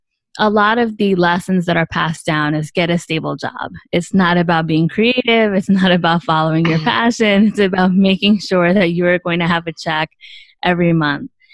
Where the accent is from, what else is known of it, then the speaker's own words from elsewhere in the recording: Bronx, New York, United States; I grew up in the Bronx. I'm first generation Latina.